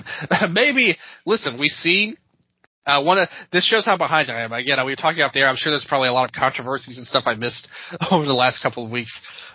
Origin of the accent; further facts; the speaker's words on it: Tennessee, United States; fellow Tennessean as well, much like myself, I think he's more from the Middle Tennessee area, and I'm more from the West Side